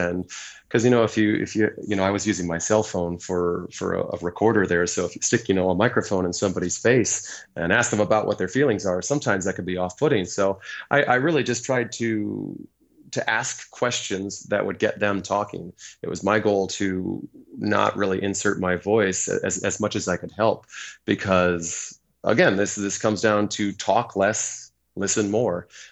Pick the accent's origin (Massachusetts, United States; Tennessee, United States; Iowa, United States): Iowa, United States; I narrowed it down to my home state of Iowa